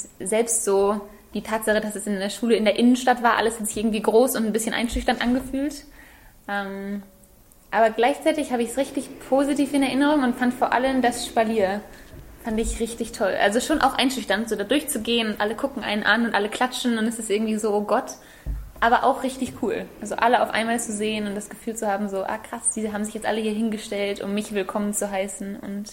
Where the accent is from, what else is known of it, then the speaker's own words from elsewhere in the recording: Münster, North Rhine-Westphalia, Germany; moved away as an adult; also born or lived in England; now in Jordan; Ich komme aus Münster und bin in Münster aufgewachsen und habe danach aber dann erst in England und dann jetzt eben in Jordanien gelebt und erst studiert und dann gearbeitet.